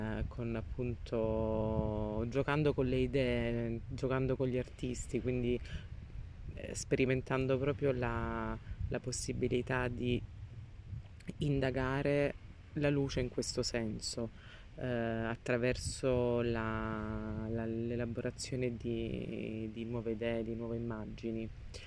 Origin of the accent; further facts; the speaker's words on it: Giulianova, Abruzzo, Italy; io sono originaria di Giulianova